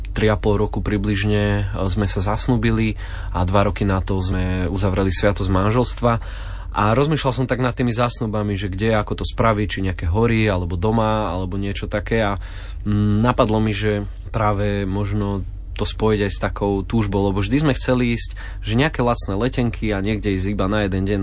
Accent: Nitra, Nitra Region, Slovakia; ja som z Nitry

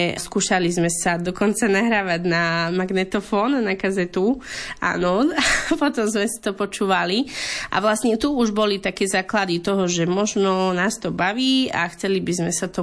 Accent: Hnilec, Košice Region, Slovakia; Spolu s bratom pochádzame z obce Hnilec, ktorá je vlastne na hranici Spiša a Gemera, z takého folklórneho hľadiska. A čo sa týka našej rodiny, tak mama aj otec sú rómskeho pôvodu, čiže naša rodina je rómska.

